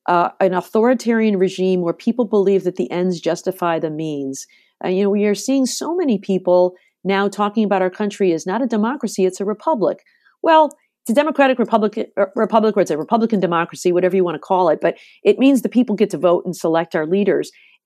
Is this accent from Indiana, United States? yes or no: no; Detroit, Michigan, United States; I'm from Detroit, where, you know, the auto industry is what has made us go.